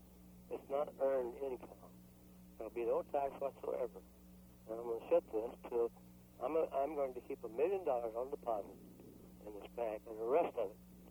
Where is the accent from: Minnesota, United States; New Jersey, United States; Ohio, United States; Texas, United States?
Texas, United States; Honey Grove; I came from Honey Grove, Texas.